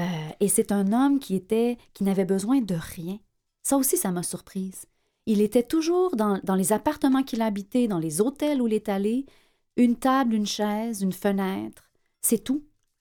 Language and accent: French; Montreal, Quebec, Canada; moi qui est francophone, même si je suis montréalaise